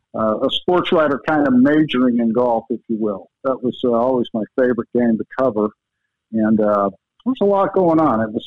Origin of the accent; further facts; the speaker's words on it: Salt Lake City, Utah, United States; I'm just always thankful that I'm from Salt Lake. I'm grateful to have grown up out in Utah